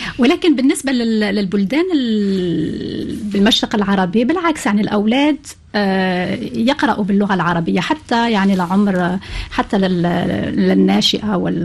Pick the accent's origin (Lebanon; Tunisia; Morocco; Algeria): Algeria; وأنشأت فرع بالجزائر كوني جزائرية.